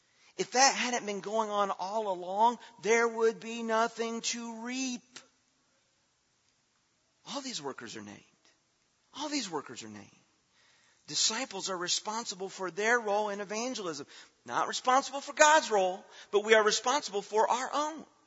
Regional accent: Indiana, United States; also born or lived in Tennessee; And see, I grew up in Indiana. And then I lived in Tennessee for much of my young adult life.

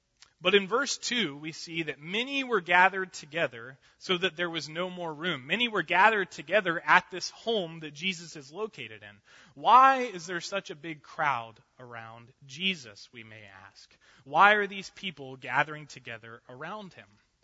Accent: Lake Wales, Florida, United States; in my later years of high school at my hometown in Lake Wales

